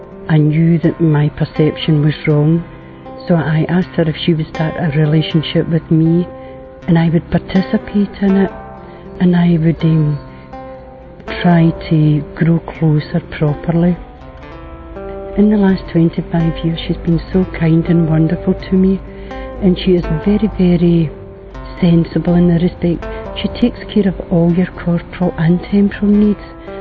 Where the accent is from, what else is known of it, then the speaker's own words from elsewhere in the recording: Scotland, United Kingdom; I come from Scotland.